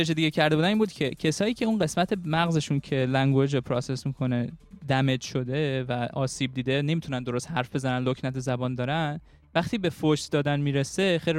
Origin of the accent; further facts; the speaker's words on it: Iran; من خب تو ایران بزرگ شدم